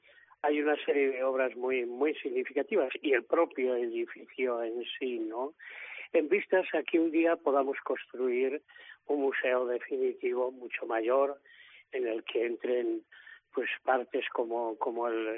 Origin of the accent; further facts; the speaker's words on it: Peñaranda de Bracamonte, Castile and León, Spain; yo soy de Peñaranda, por lo tanto a todos mis vecinos.